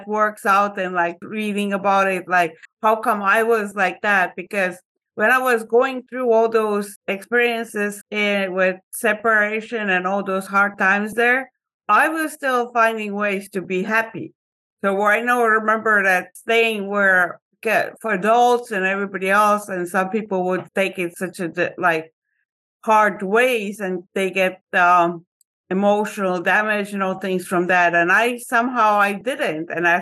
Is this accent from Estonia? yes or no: yes; Estonia; English is a second language; now in United States; I grew up in the Soviet Union when I was born. So when I was born, Estonia was still part of the Soviet Union.